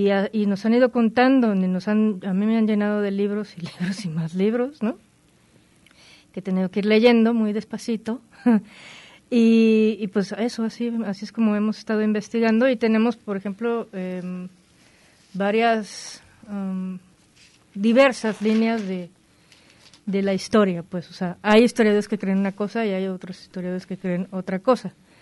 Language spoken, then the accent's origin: Spanish; Mexico; el mariachi es parte de lo que somos los mexicanos, todos los mexicanos.